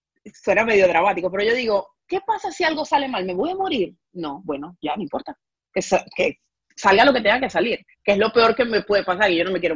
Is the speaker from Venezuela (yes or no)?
yes; Venezuela; para mí eso como venezolana es